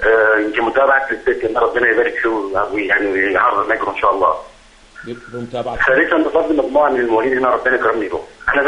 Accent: Egypt; أولا أنا يعني أنا مصري

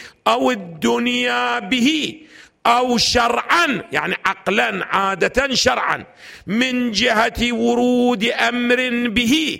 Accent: Iraq; لو ما صار عندنا بالعراق احنا كان عندنا نظام ديكتاتوري استبدادي جاثم على صدر العراق 40 عام

